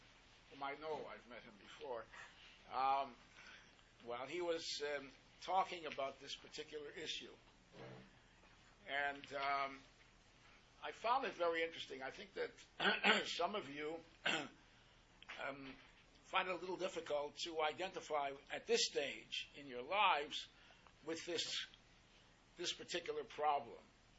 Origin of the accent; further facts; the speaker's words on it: Toronto, Ontario, Canada; I went to Toronto, which was originally my hometown, and I was around there for 18 years.